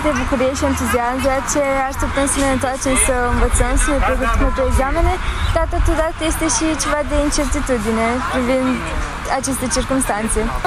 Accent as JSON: {"language": "Romanian", "town": "Vaslui", "region": "Vaslui County", "country": "Romania", "said": "sunt tocmai din Vaslui"}